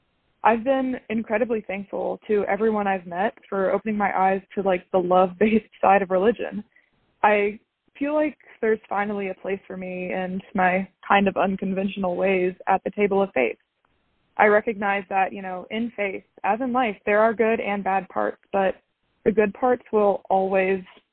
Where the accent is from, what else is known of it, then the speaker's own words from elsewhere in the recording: Southern United States, United States; Growing up in the Bible Belt, I didn't really have the best experiences with faith and church.